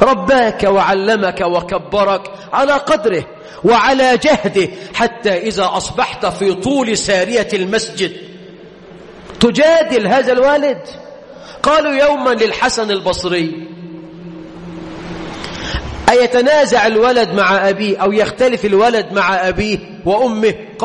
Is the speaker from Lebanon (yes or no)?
no; Egypt